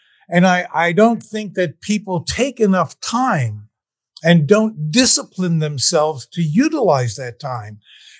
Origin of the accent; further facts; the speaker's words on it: Philadelphia, Pennsylvania, United States; I'm from Philly originally, right?